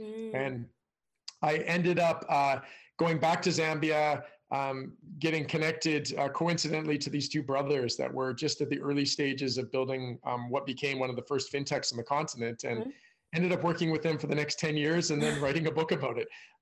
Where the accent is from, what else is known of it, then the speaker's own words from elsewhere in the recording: Calgary, Alberta, Canada; But I am a Canadian. I grew up in a city called Calgary in Western Canada.